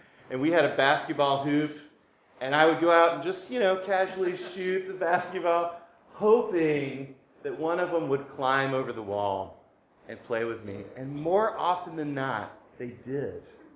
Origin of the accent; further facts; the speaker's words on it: Memphis, Tennessee, United States; moved away as an adult; also born or lived in Boston / Connecticut / Vermont; I grew up in Memphis, Tennessee. I've been in New England now for 15 years, as long as I've been married, actually. My wife and I moved to Boston for me to go to seminary, and we were in Connecticut for 7 years, and now we've been in Vermont for 4.